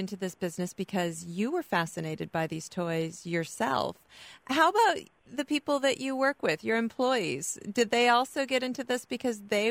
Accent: Cedar Falls, Iowa, United States; but I grew up in Cedar Falls, and of course Cedar Falls Waterloo is John Deere territory.

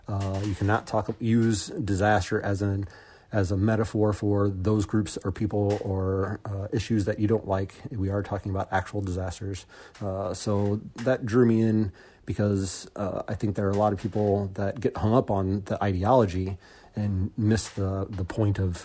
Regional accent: St. Louis, Missouri, United States; I grew up here around St. Louis area in Missouri and spent a lot of times outdoors as a child

